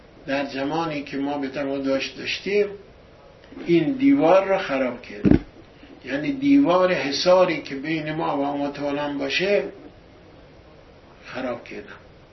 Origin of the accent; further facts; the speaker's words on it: Iran; moved away; حتی ماها هم که از ایران اومدیم بیرون